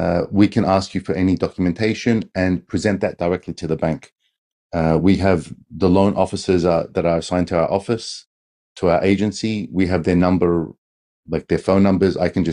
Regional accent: Australia; now in Japan; myself, I've been in Japan for 20 years. I'm an Australian.

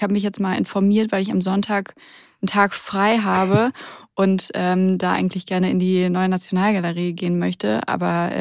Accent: Rhineland, Germany; Ich komme aber ja aus dem Rheinland.

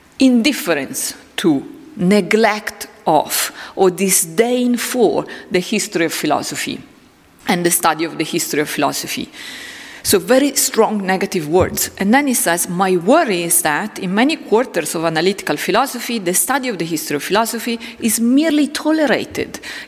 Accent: Lombardy, Italy; accent: Italian; English is a second language; I'm Italian. I'm just from the other side of the border, from Lombardia. But I think my accent, my Italian accent, which you can already hear when I speak English, would become really interesting when I speak German.

